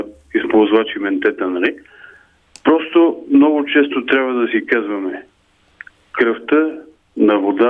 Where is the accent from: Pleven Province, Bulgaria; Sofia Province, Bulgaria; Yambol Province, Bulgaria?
Sofia Province, Bulgaria; Pirdop; съм от Пирдоп